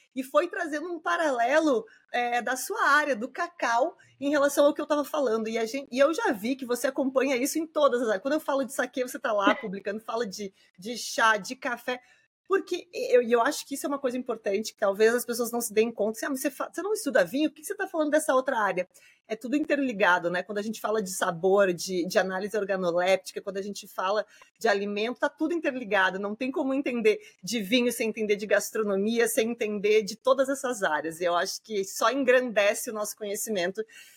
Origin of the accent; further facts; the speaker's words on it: Porto Alegre, Rio Grande do Sul, Brazil; Eu sou de Porto Alegre